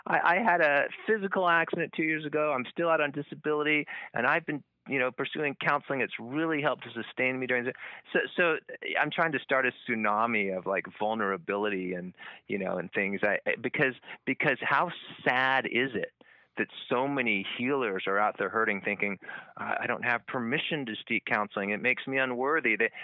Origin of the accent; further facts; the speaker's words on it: San Francisco, California, United States; now in Davis, United States; Okay, so I grew up in San Francisco, like I said.